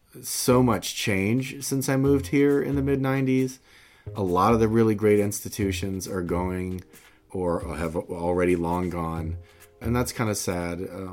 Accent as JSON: {"language": "English", "town": "Macon", "region": "Georgia", "country": "United States", "tie": "born or raised there", "lives_now": "Atlanta, United States", "said": "I grew up in Macon, but I've been in Atlanta for almost 30 years."}